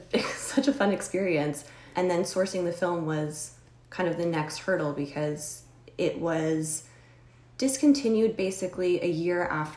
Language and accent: English; Scarborough, Ontario, Canada; also born or lived in Toronto / Markham; I'm from technically Scarborough, so I was born in Scarborough and raised in Toronto, Scarborough, Markham area, and my whole life.